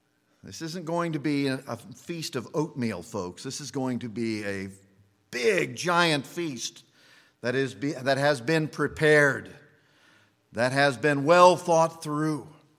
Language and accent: English; Kansas, United States; Now, I grew up in Kansas, and in Kansas, we tend to be farmers.